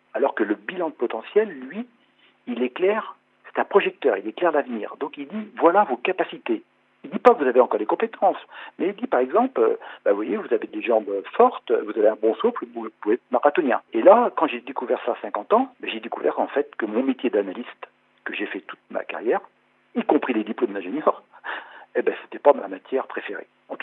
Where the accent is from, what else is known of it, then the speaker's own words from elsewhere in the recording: L'Épine, Pays de la Loire, France; je suis originaire de l'île de Noirmoutier, de Lépine plus précisément